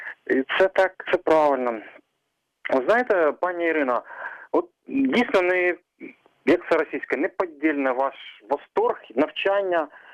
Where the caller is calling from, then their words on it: Lubny, Poltava Oblast, Ukraine; місто Лубни.